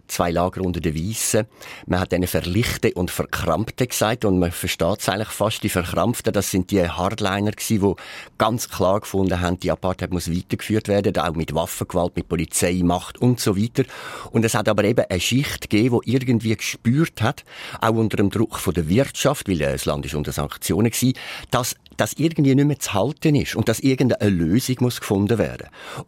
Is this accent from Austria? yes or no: no; Switzerland; Das ist fast für mich als Schweizer ein Kriegszustand in Johannesburg